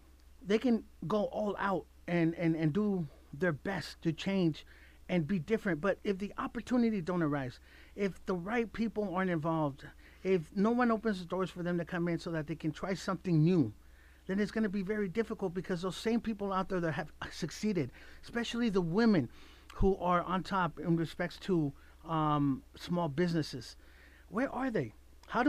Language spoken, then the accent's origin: English; Mexicali, Baja California, Mexico; now in Reno, United States; I've been in Reno 43 years. Obviously, I've been back and forth from California. I'm originally from Mexicali, La Frontera.